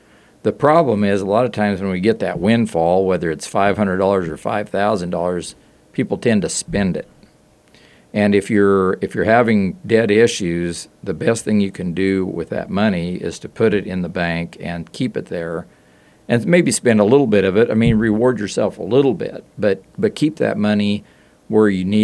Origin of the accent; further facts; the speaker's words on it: Kansas, United States; you know, we've seen a lot of rural communities in Kansas just almost disappear. My hometown, and Dave and I have talked about Ramona before and Elmo and the small towns.